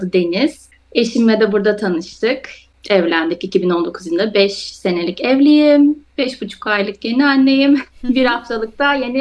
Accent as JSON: {"language": "Turkish", "region": "Istanbul", "country": "Turkey", "tie": "born or raised there", "moved": "as an adult", "lives_now": "Houston, United States", "said": "27 yaşındayım. İstanbul'da doğdum, büyüdüm ama 2018 yılında aileme Green Card çıkması sonucu Türkiye'de okuduğum üniversitede 3. sınıfa geçerken yarıda bırakıp o yaz tatilinde Amerika'nın Houston, Texas eyaletine yerleştik. O zamandan beri de 6 senedir buradayım."}